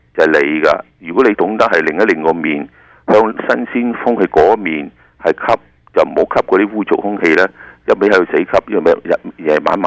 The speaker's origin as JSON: {"language": "Cantonese", "country": "China", "said": "我哋中国人有边个唔挨苦嘅？有几多个系一出世咬住银匙羹嘅？"}